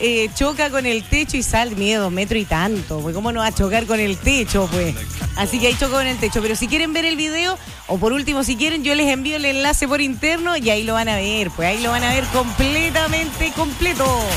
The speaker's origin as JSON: {"language": "Spanish", "town": "Osorno", "region": "Los Lagos", "country": "Chile", "said": "Vengo de Osorno. Mi orgullo es ser osornina, del Ragüe y del Dama."}